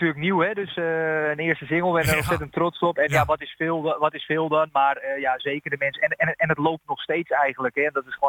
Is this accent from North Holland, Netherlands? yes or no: yes; Haarlem, North Holland, Netherlands; ik ben 34 jaar en ik kom dus uit Haarlem.